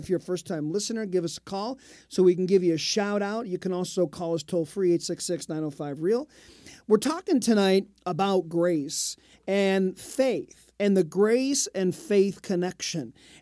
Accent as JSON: {"language": "English", "town": "Detroit", "region": "Michigan", "country": "United States", "tie": "born there", "said": "Of course, I'm American and I'm Canadian. I'm born"}